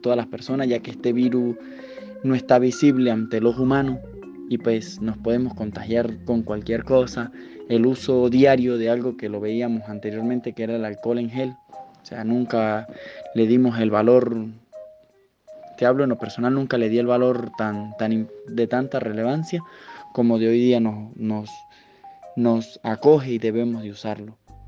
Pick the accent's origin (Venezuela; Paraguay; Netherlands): Venezuela; now in Andorra; tengo 26 años de edad, soy venezolano, en este momento me encuentro residenciado en Andorra.